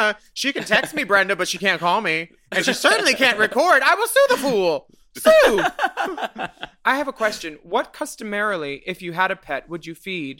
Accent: Australia; We're Australian.

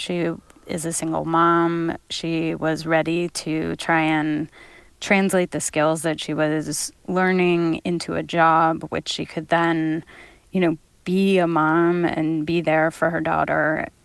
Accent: Oakland, California, United States; born there; I was born in Oakland, and it was shocking to see homes in the Bay Area leveled, the ground blackened.

